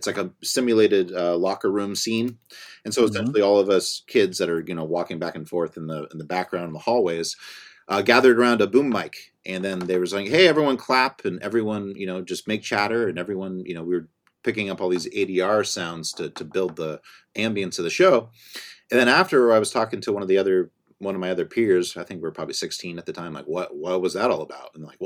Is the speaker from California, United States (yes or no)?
yes; Thousand Oaks, California, United States; I'm from Los Angeles, or I'm from Thousand Oaks, which is right north. In the San Fernando Valley, essentially.